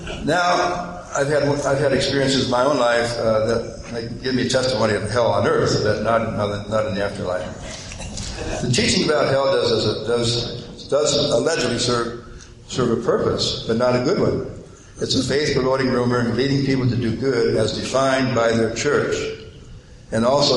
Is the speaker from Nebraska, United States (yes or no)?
no; Flint, Michigan, United States; I never heard of such a thing as a child growing up in Flint, Michigan, elsewhere.